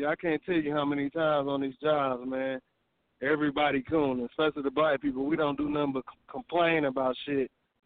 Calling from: Indianapolis, Indiana, United States; Indianapolis.

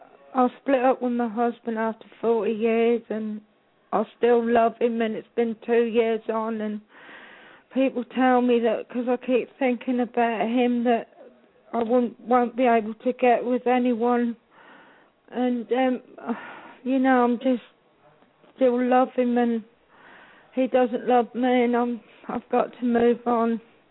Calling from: England, United Kingdom; I'm calling from England.

